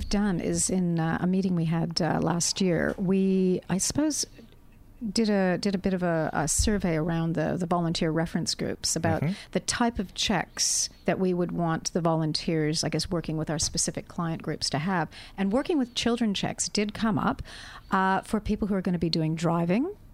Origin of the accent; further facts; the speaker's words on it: Canada; moved away; And I come from Canada, born overseas and all. I've just been here too long